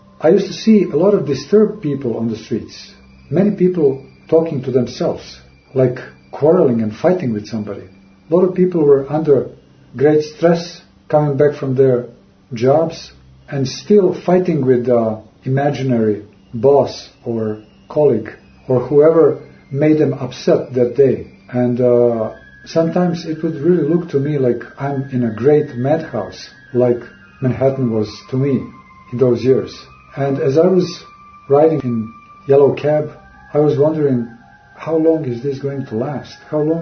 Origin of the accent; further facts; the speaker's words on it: Belgrade, Serbia; moved away as an adult; also born or lived in New York City, United States; as I was leaving my home city of Belgrade in Serbia, almost in the same manner when I was now departing from New York City and leaving it behind me